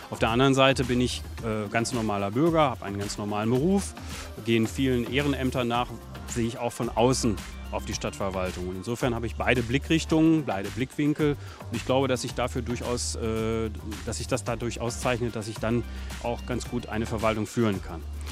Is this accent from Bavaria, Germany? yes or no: no; Gütersloh, North Rhine-Westphalia, Germany; Gut, erstens, ich bin in Gütersloh geboren.